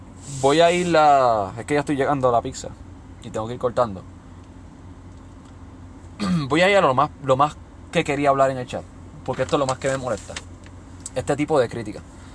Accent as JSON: {"language": "Spanish", "country": "Puerto Rico", "tie": "born or raised there", "said": "si yo vivo fuera de Puerto Rico, aun siendo puertorriqueño, yo no puedo opinar de los asuntos de la isla que amo, de la isla que me vio nacer, de la isla que me crió, de mi alma mater, donde estudié, donde trabajé, donde me crié"}